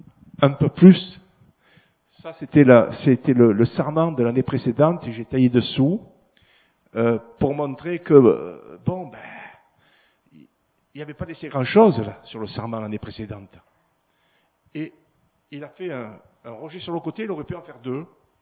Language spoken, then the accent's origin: French; Marseille, Provence-Alpes-Côte d'Azur, France; moved away as an adult; now in Ardèche, France; Je suis né à Marseille, j'ai vécu donc, j'ai 68 ans, comme ça vous savez mon âge. J'ai vécu donc 66 ans à Marseille, et puis il a décidé de tailler la branche Marseille. Voilà pourquoi on est en Ardèche.